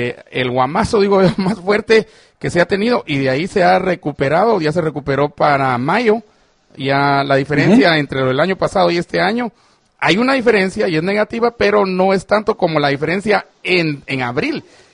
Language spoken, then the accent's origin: Spanish; Chimaltenango, Guatemala; Y voy a ver el mercado de mi pueblo en Chimaltenango.